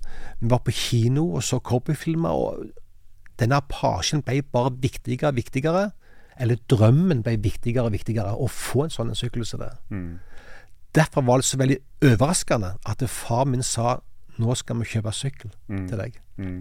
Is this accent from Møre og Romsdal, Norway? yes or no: no; Hana, Rogaland, Norway; Jeg kom fra Hana, utenfor Sandnes. Der hadde jeg mange gode kompiser.